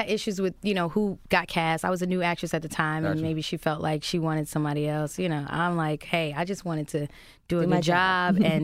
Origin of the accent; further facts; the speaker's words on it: East Orange, New Jersey, United States; I grew up in Jersey, East Orange, mm-hmm. Catholic school